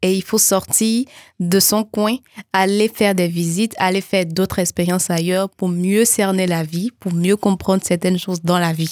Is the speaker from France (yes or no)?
no; Benin; Chez moi au Bénin, j'aime souvent quand il y a des prestations culturelles